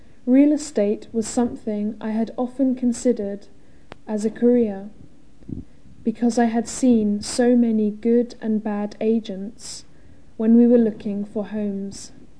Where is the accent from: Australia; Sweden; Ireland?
Australia; Canberra, Australian Capital Territory; born there; I was born in Canberra 32 years ago.